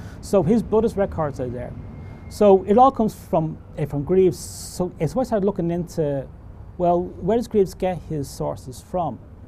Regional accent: Dublin, Leinster, Ireland; accent: Dublin; which I can't pronounce with my dub accent

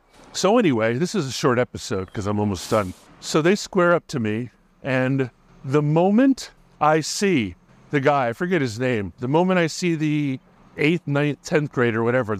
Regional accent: Hawaii, United States; So I grew up in Hawaii, and I was kind of a chubby white kid. And in Hawaii, we're called Haoles.

